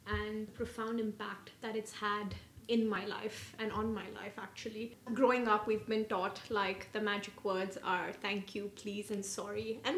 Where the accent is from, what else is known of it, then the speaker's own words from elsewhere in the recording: Dubai, United Arab Emirates; I was born and raised in Dubai. Went to school here, did my university from India